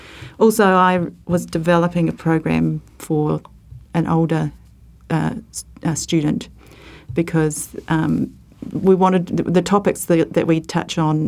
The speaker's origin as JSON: {"language": "English", "town": "Titahi Bay", "region": "Wellington", "country": "New Zealand", "tie": "born or raised there", "said": "Well, I grew up in Te Tahi Bay"}